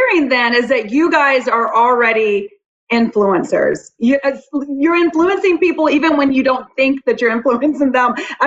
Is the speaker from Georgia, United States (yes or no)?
yes; Atlanta, Georgia, United States; I am from Atlanta. I live here in Atlanta currently.